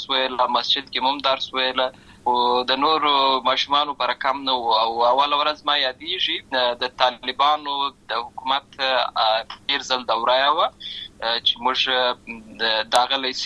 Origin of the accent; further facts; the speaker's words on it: Lashkar Gah, Helmand, Afghanistan; also born or lived in Uruzgan; زه په اصل کې د اورزغان ولایت یم، اما زه په هلمند ولایت لشکرګاه کې پیدا شوی یم، اما د لوی سوی یم